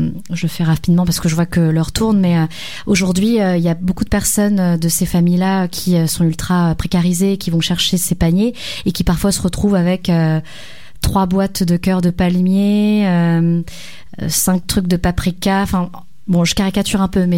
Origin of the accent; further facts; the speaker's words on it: Lille, Hauts-de-France, France; J'ai grandi à Lille, c'est un souvenir.